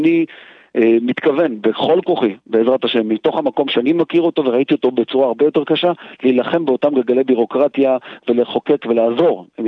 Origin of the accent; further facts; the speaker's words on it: Jerusalem, Jerusalem District, Israel; אני בחור שגדלתי בשכונת שמואל הנביא, בשכונת מצוקה, משפחה של 10 ילדים